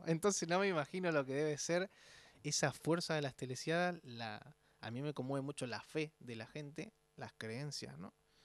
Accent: Lomas de Zamora, Buenos Aires Province, Argentina; Yo vivo en Lomas de Zamora, soy de Lomas de Zamora.

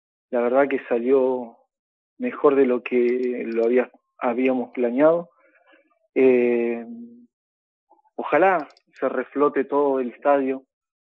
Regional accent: Ingeniero Jacobacci, Río Negro, Argentina; Pero somos de Jacobacci, no desconocemos la realidad.

